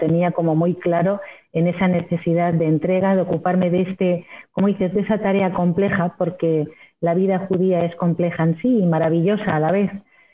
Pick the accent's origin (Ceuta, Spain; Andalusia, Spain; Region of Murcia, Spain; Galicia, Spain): Ceuta, Spain; also born or lived in Tangier, Morocco; now in Madrid, Spain; Yo nací en Tánger y después de Tánger mis padres se trasladaron a Ceuta. Viví allí varios años y posteriormente vine a Madrid, donde estuve estudiando farmacia en la Universidad Complutense de Madrid.